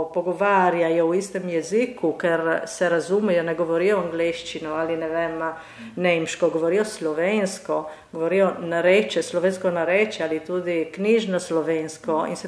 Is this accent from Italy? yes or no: yes; Friuli-Venezia Giulia, Italy; kako smo mi iz Rečanske doline blizu Livka, naprimer, imamo isto govorico.